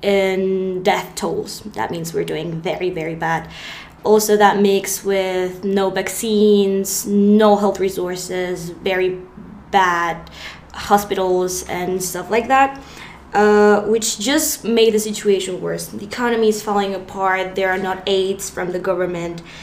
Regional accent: Colombia; I'm 18 years old and I'm from Colombia

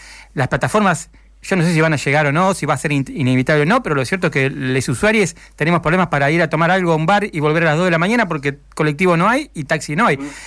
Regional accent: Argentina; no somos argentinos grandes coordinadores y ordenadores de torneos y todas esas cosas

